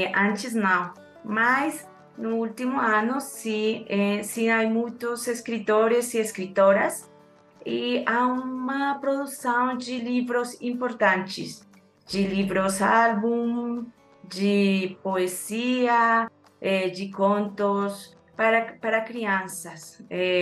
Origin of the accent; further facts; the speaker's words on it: Colombia; Eu sou colombiana